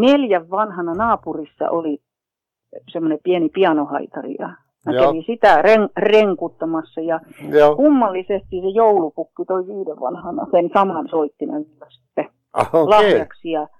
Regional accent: Imatra, South Karelia, Finland; also born or lived in Central Finland; now in Pori, Finland; mä oon tosiaan tuolta Imatralta lähtenyt ihan Venäjän rajalta sieltä. Ja mä oon sieltä Keski-Suomen kautta niin jotenkin kuule vaan kulkeutunut tänne saarelle.

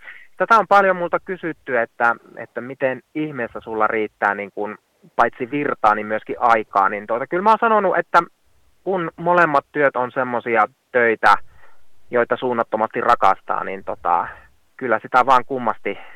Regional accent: Kuopio, North Savo, Finland; minä olen tällainen kuopiolainen laulaja, luokanopettaja.

